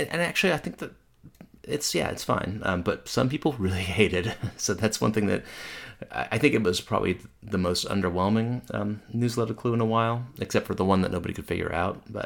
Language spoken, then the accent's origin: English; Atlanta, Georgia, United States; I grew up in Atlanta, and there's an Atlanta scene, and then there's South Carolina, so. So maybe I'm a little biased.